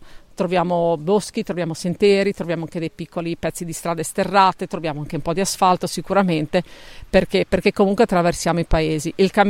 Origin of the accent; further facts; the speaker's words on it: Spilimbergo, Friuli-Venezia Giulia, Italy; Io poi sono di Spilimbergo